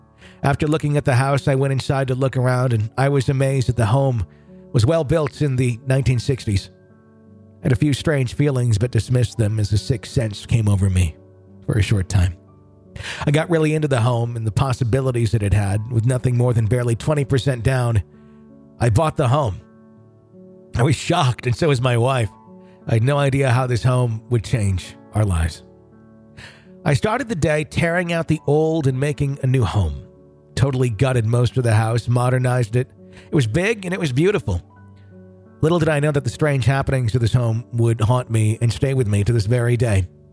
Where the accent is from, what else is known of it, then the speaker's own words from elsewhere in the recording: Terre Haute, Indiana, United States; I grew up in North Terre Haute, Indiana.